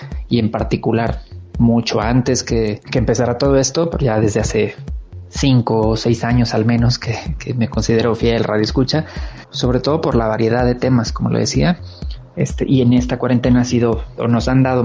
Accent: Mexico; lo que somos los mexicanos, toda una mezcla de culturas, de razas, que al final de cuentas todos terminamos debajo de la misma bandera, que es México.

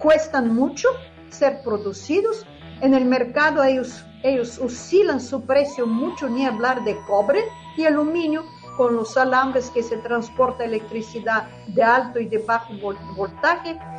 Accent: Bulgaria; Spanish is a second language; moved away as an adult; nuestro radio en Bulgaria. Pero cuando tuve que decidir a dónde ir, y como tenía una diploma, se llamaba en mi país roja

